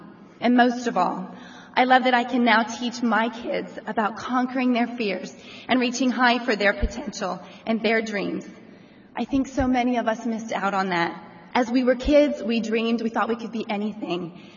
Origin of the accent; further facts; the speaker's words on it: Boynton Beach, Florida, United States; I am from Boynton Beach, Florida.